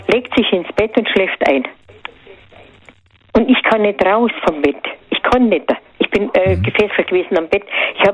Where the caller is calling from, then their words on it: Ellwangen, Baden-Württemberg, Germany; Aus Ellwangen.